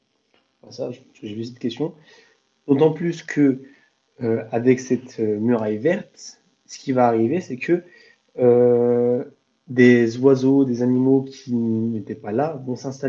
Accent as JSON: {"language": "French", "country": "France", "said": "il ne faut pas imaginer une forêt comme on l'imagine nous en tant que Français."}